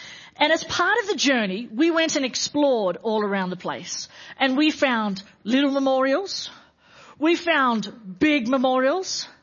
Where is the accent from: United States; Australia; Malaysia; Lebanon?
Australia; It's an important part of what we do as Australian culture. Not every country in the world does this. We remember Anzac Day.